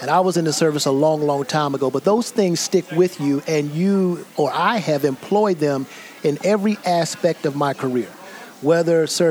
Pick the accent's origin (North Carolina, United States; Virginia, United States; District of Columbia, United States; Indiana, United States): District of Columbia, United States; Washington; born there; I was born in Washington, D.C., right? In fact, as we sit here, my cousin is eating in the restaurant.